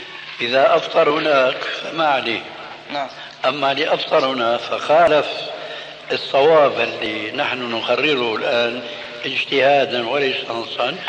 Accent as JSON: {"language": "Arabic", "country": "Syria", "said": "كما يقولون عندنا في الشام"}